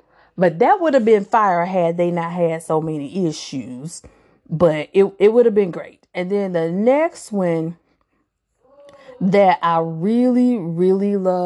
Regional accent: the South, United States; And another one, I'm from the South.

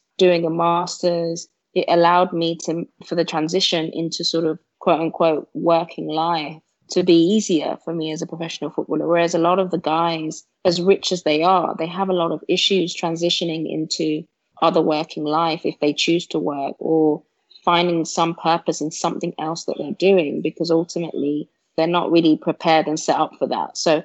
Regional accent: England, United Kingdom; I see myself as British as much as anyone else who's raised in England. But I'm also, you know, quite clearly Nigerian.

